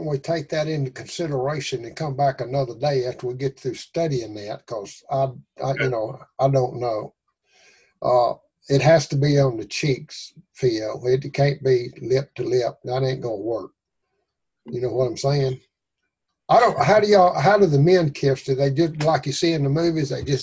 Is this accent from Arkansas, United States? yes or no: yes; Arkansas, United States; I'm from Arkansas, brother.